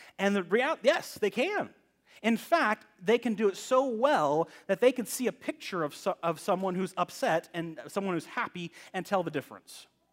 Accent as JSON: {"language": "English", "region": "Texas", "country": "United States", "tie": "born or raised there", "also_born_or_lived": "Southern California", "said": "I worked as a wrangler down in Texas. I grew up in Texas. I worked as a wrangler in several ranches in Texas and also worked with horses in the mountains of Southern California."}